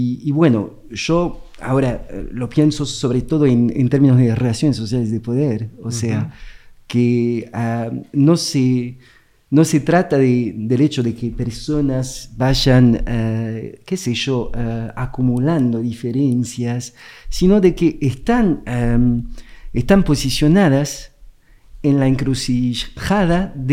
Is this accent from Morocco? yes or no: yes; Morocco; yo vengo de Marruecos, o sea, del sur global, de cierta forma